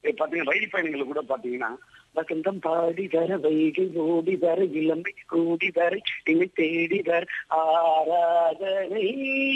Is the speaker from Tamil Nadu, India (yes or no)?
yes; Mayiladuthurai, Tamil Nadu, India; born there; முதல் கோபுரம் தான் நான் பிறந்த ஊர்ல உள்ள அந்த கோபுரம் மயிலாடுதுறை.